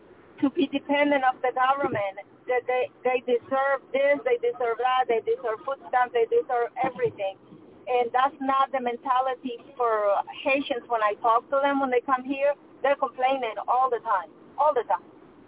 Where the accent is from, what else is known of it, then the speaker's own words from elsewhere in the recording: Nicaragua; And also, and I'm from Nicaragua